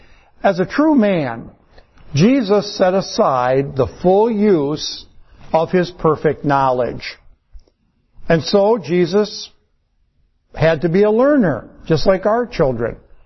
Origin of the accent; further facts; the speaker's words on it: Toledo, Ohio, United States; When I was growing up in Toledo, and my cousins would come to visit in the summer